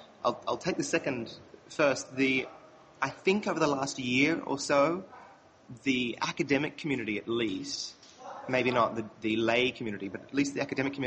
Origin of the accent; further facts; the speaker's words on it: Australia; I'm an Australian, and I am now currently in Egypt for the first time